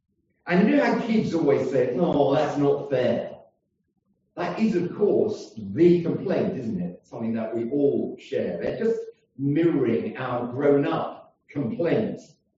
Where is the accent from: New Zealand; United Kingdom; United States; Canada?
United Kingdom; because we're British